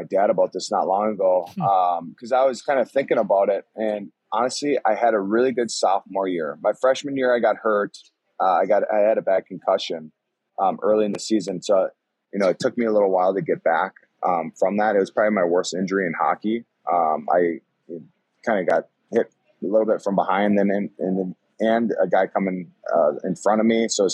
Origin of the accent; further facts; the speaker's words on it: Elk River, Minnesota, United States; obviously growing up in the state of Minnesota, you're able to see a lot of the WCHA games. And, you know, I grew up in Elk River